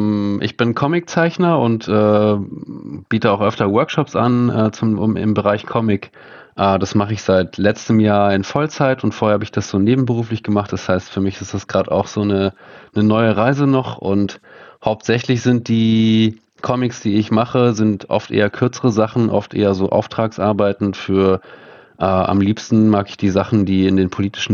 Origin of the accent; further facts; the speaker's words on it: Luxembourg; German is a second language; also born or lived in Scotland; now in Bremen, Germany; Nee, ursprünglich komme ich aus Luxemburg. Mhm. Ich bin an der Mosel geboren und aufgewachsen, in Weinbergen